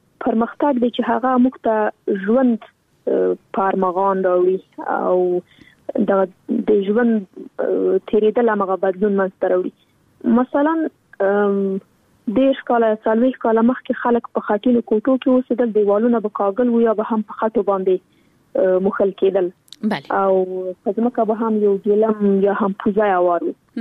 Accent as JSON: {"language": "Pashto", "country": "Afghanistan", "tie": "born or raised there", "said": "نن ورځ موږ څومره کلونه کېږي چې په افغانستان کې جګړه روانه ده زه خو شخصا په جګړه کې پیدا شوی یم دا د په جګړه کې را لویه شولم"}